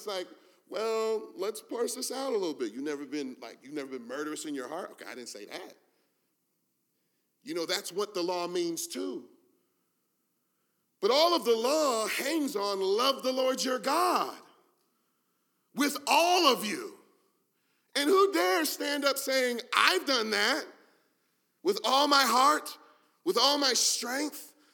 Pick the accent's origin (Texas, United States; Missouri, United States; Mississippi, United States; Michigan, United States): Michigan, United States; Detroit; I grew up in Detroit, and it was a dangerous neighborhood I grew up in.